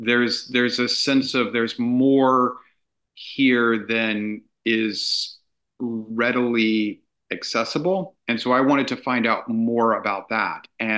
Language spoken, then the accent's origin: English; Corpus Christi, Texas, United States; Another aspect of this is that when I was growing up in Corpus and this thing was happening, we really got one story.